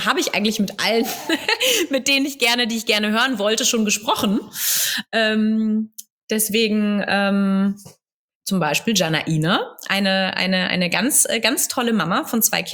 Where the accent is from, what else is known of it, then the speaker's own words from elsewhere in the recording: Bavaria, Germany; in Bayern, meine alte Heimat.